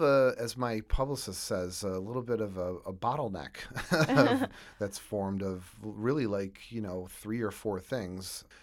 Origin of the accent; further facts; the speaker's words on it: Buffalo, New York, United States; My mother bought me a guitar when I was 5, growing up in Buffalo, because I would just listen to my parents' records all day.